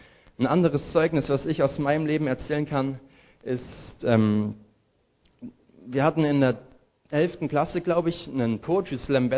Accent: Chemnitz, Saxony, Germany; ich komme aus Chemnitz in Sachsen und habe da Zimmermann gelernt

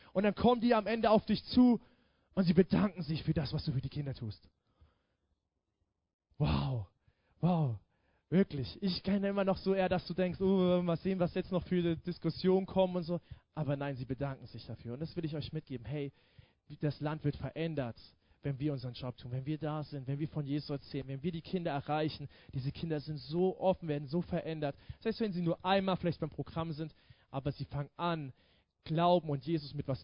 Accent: Thuringia, Germany; ich bin in Thüringen geboren, aufgewachsen und mein Leben war ich immer so in Ostdeutschland unterwegs.

